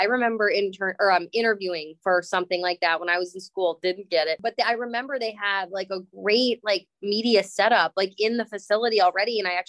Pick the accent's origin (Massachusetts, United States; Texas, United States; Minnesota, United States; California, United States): Minnesota, United States; Because I'm from Minnesota, born and raised